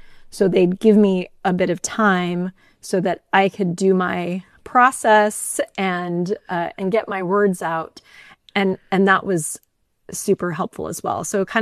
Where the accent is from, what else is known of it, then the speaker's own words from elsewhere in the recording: Northeast, United States; now in California, United States; I grew up in the Northeast and it snowed and was crummy a lot. And I moved to California